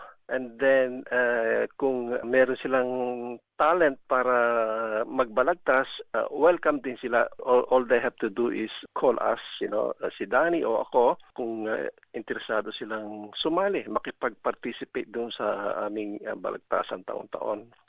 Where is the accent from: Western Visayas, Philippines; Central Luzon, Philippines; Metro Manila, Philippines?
Central Luzon, Philippines; Dahil ako tubong Bulacan, kumbaga sa madali ako mag-isip ng mga salita.